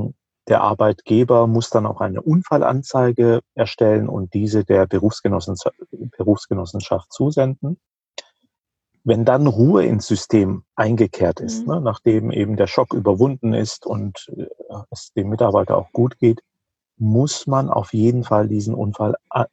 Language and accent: German; Rhineland-Palatinate, Germany